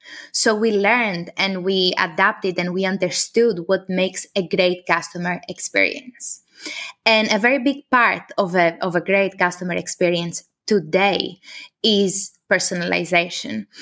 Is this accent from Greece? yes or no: yes; Greece; now in London, United Kingdom; Originally, I come from Greece. I moved to London around 6 years ago